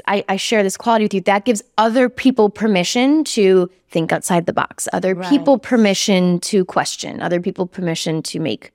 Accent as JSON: {"language": "English", "region": "Wisconsin", "country": "United States", "said": "I moved from Wisconsin for a reason."}